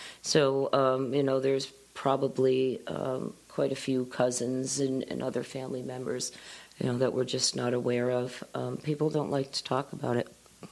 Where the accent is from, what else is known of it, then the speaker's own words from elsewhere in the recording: Athens, Ohio, United States; We grew up in Athens, Ohio. Had a TV, but I think we watched Tom and Jerry on Saturdays